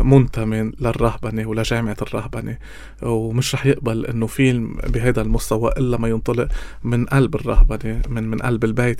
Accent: Lebanon; نحن كلبنانيين

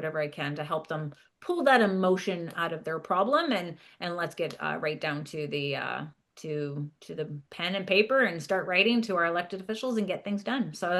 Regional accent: Canada; I know that I love every part of being about Canadian

